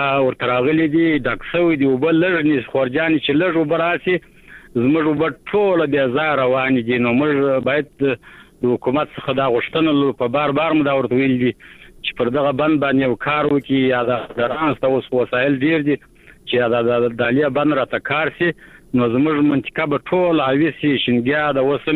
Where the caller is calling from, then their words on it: Arghandab, Kandahar, Afghanistan; د شایسته کندار د ارغنده ولسوالۍ څخه د ټلیفون وکړم